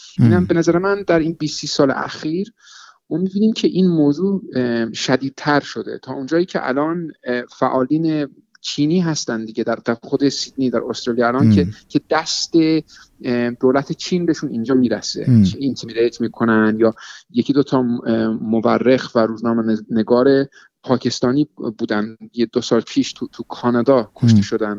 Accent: England, United Kingdom; شنونداتون شاید از لهجه من به اصطلاح بفهمن که من یعنی یه رگم ایرانیه، یه رگ انگلیسی. در شمال انگلیس بزرگ شدم و مادرم یعنی انگلیسیه، پدرم ایرانیه

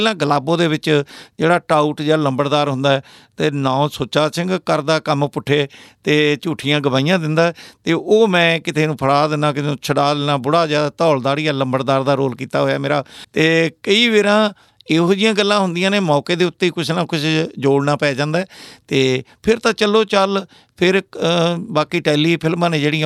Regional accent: Badi, Punjab, India; ਬੜੀ ਮੇਰਾ ਪਿੰਡ ਹੈ ਸੰਗਰੂਰ ਜ਼ਿਲ੍ਹੇ 'ਚ

